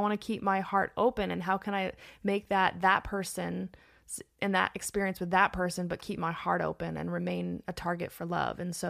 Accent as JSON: {"language": "English", "town": "Los Angeles", "region": "California", "country": "United States", "tie": "born or raised there", "said": "Yeah, born and raised in Los Angeles."}